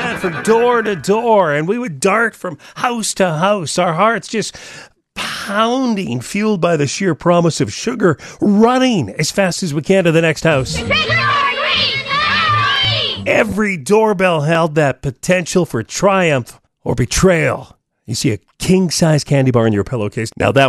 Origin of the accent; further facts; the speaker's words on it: Rosemont, United States; I always remember being a kid growing up in Rosemont, and my friends and my brother is all hyped up looking forward to the Super Bowl of candy.